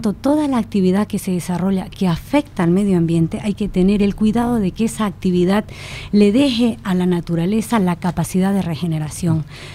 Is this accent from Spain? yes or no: no; Bolivia; Como bolivianos, como ciudadanos, como personas de este país